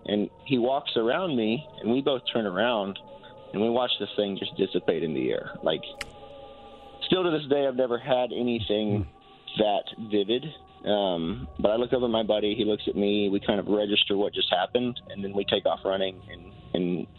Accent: Tennessee, United States; You know, I'm from Tennessee. I don't really have one too much.

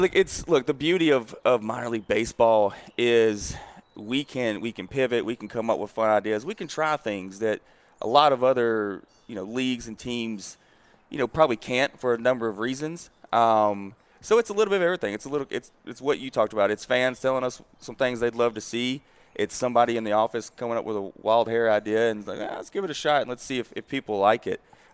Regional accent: Nashville, Tennessee, United States; Growing up here in Nashville, Joe, like you know, you can probably attest to this.

